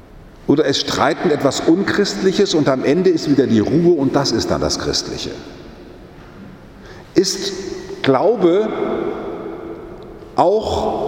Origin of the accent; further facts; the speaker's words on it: Frankfurt, Hesse, Germany; Dann melde ich mich ja ab als Frankfurter.